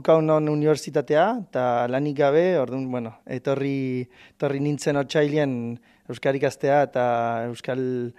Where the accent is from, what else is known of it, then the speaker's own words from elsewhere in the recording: Bahía Blanca, Buenos Aires Province, Argentina; Basque is a second language; Baia Blancakoa, Buenos Airestik 700 kilometrok hegoaldea.